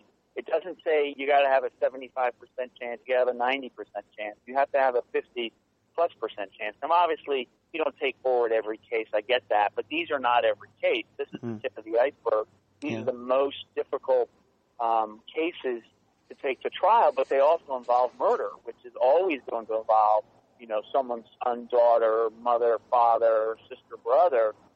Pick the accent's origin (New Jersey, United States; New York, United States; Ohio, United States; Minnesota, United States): New York, United States; I grew up in New York and followed the Gotti, both his rise and fall.